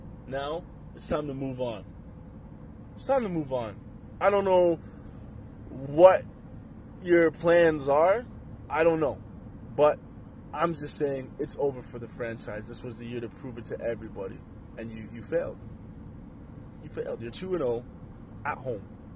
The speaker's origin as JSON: {"language": "English", "country": "Canada", "said": "as a Canadian, I do have my optimism"}